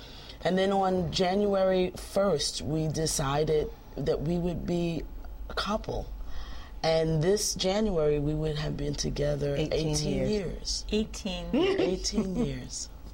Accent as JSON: {"language": "English", "region": "New York", "country": "United States", "said": "I'm a New Yorker. And I'm going down as such, but I was moving, and I was moving to New Jersey"}